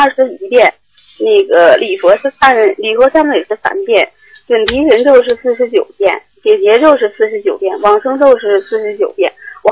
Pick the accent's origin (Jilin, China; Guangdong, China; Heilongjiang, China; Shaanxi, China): Jilin, China; Changchun; 完了那个我是长春的